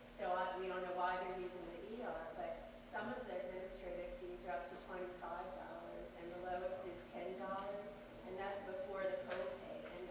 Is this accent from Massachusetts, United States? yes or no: no; Louisiana, United States; I'm from Louisiana, although I'm a half New Yorker.